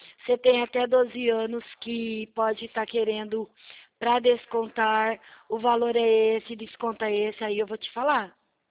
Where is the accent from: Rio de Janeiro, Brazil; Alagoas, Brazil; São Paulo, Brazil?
São Paulo, Brazil; Americana; Eu sou de Americana